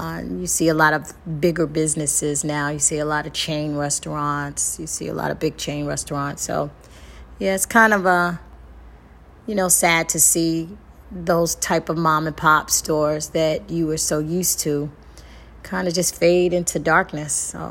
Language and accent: English; New York, United States; My fondest memories of growing up in New York is the music and the food, and culturally, I always said there's no place like New York